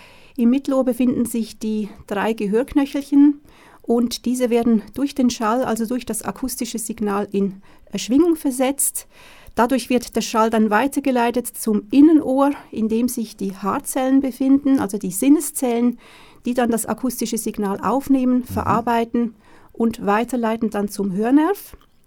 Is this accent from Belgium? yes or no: no; Zurich, Switzerland; moved away as an adult; also born or lived in Hanover / Cologne; now in Germany; Ich bin ursprünglich aus der Schweiz, komme aus Zürich, habe dort studiert und promoviert, bin aber mittlerweile seit 14 Jahren in Deutschland